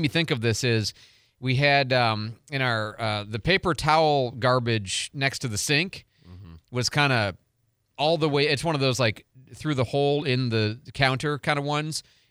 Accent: Chicago, Illinois, United States; But I grew up in Chicago, man, so that's like... pay attention to stuff, right?

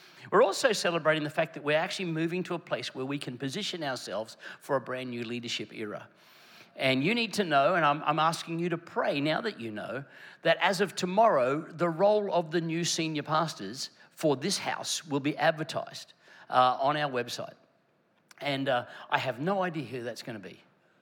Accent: Queensland, Australia; I'm from Queensland. I'm pretty crazy on sport, and because I'm from Queensland, there's a few teams that I am very passionate

